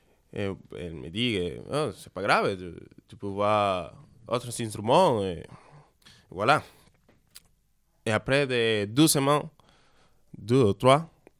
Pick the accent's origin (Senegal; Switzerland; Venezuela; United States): Venezuela; French is a second language; je viens de Venezuela. J'ai retourné de Venezuela 12 mois.